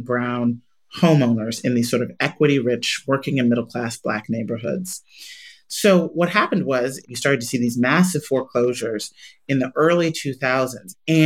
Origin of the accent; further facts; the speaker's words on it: Chicago, Illinois, United States; in Chicago, my hometown, one of the most segregated cities in the country